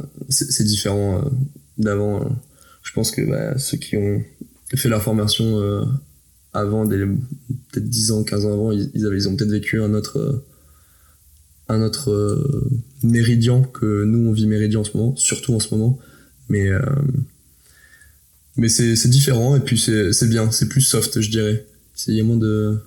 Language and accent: French; France; même si on est français et qu'on a un uniforme français